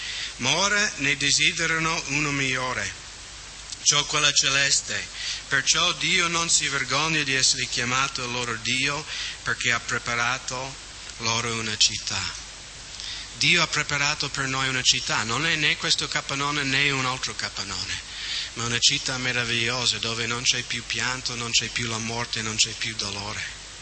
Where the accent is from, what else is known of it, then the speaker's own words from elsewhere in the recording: Seattle, Washington, United States; Italian is a second language; dalle mie parti a Seattle, nel nord ovest, ci sono i salmoni che ogni anno, no, vanno su per il fiume.